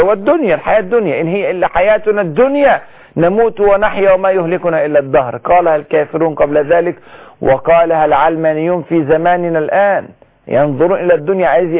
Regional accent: Egypt; وإحنا حتى عندنا في مصر بنقول المثل

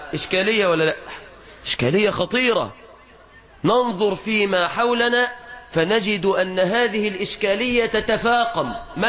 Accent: Egypt

